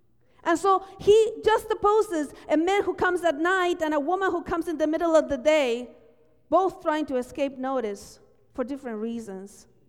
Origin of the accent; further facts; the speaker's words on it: Argentina; You know, I come from Argentina.